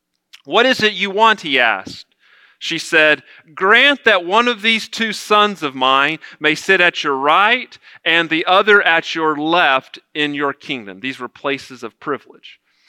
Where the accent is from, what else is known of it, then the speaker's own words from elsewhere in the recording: Houston, Texas, United States; growing up in Northwest Houston in the mid-90s, going to Jersey Village High School.